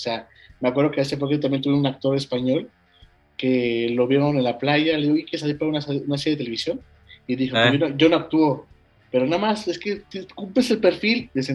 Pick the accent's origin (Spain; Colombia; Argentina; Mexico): Mexico; acá en México crecimos a veces, bueno, muchos chicos crecimos con novelas también por Disney Channel